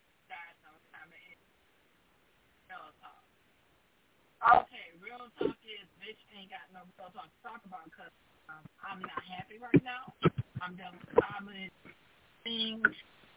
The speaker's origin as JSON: {"language": "English", "town": "Detroit", "region": "Michigan", "country": "United States", "said": "As everyone knows, I'm from Detroit."}